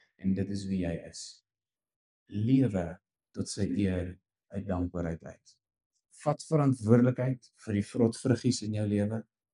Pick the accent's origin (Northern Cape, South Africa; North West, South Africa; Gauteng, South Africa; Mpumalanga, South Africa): North West, South Africa; Brits; in die dorp wat ek groot geword het in Brits